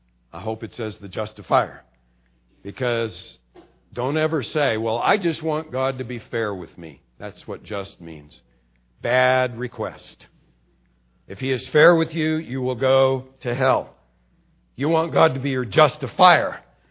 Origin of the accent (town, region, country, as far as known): California, United States